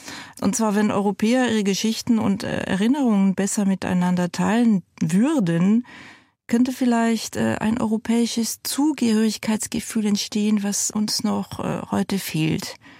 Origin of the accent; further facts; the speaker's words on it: France; Also ich bin in Frankreich aufgewachsen. Bis zu meinem 10. Lebensjahr ging ich auch in die örtliche französische Grundschule in diesem Dorf